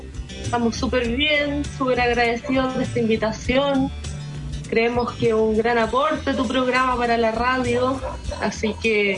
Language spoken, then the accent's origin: Spanish; Chile; Entonces, dada la pandemia, como muchos chilenos, nos tocó quedar sin trabajo.